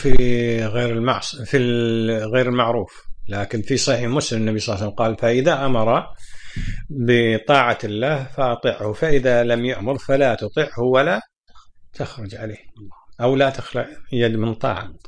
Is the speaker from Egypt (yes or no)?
no; Kuwait; ترى من أول حتى عندنا في الكويت القسائم الصناعية اللي في الشويخ ممنوع الكويت يأجرها